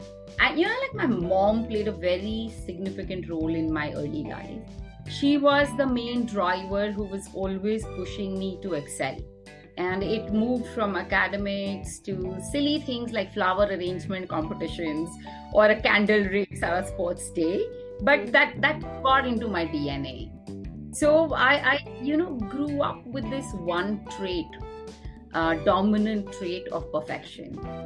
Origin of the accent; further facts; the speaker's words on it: Jalandhar, Punjab, India; So I was born and brought up in Jalandhar in Punjab in a large joint business family, so no working women in the family.